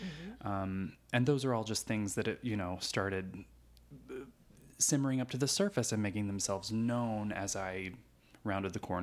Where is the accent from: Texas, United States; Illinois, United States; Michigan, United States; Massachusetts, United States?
Illinois, United States; Du Quoin; I grew up in a little town called DuQuoin, Illinois, which is a little farm town in rural Southern Illinois.